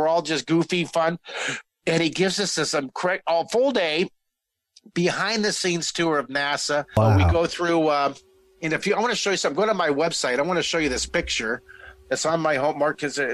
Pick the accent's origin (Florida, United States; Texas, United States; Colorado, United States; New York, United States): Texas, United States; Houston; So I was at Comic-Con in Comic-Palooza, my hometown.